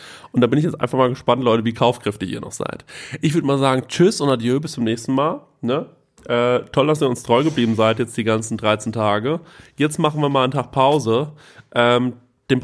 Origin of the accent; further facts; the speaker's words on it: Frankfurt, Hesse, Germany; als Frankfurter.